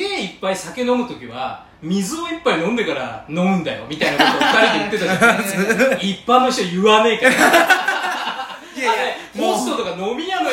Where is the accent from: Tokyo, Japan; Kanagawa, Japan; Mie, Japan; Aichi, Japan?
Tokyo, Japan; 都内というか、うん、下町の方じゃない、